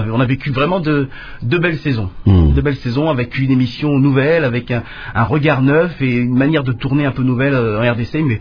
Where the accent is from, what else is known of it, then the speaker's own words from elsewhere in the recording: France; moved away as an adult; Moi, il se trouve que je suis né en France, donc j'ai grandi là-bas.